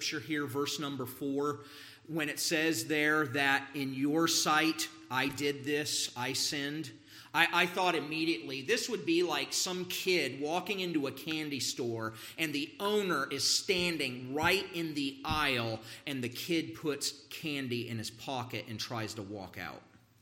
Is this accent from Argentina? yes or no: no; Ohio, United States; I remember thinking about this, even when I was an unsaved boy growing up in Ohio.